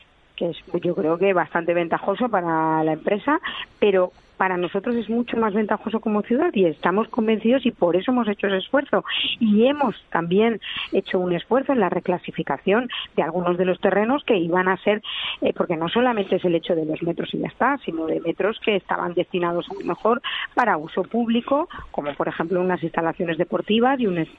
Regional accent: Valencian Community, Spain; me siento muy orgullosa y muy agradecida como valenciana también

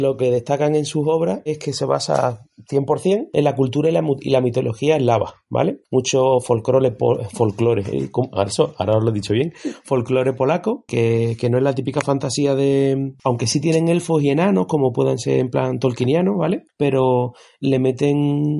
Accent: Andalusia, Spain; Yo, como buen andaluz

